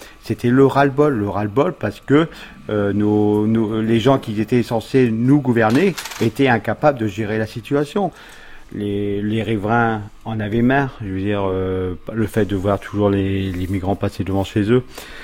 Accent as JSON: {"language": "French", "town": "Calais", "region": "Hauts-de-France", "country": "France", "tie": "born there", "said": "Je suis né à Calais."}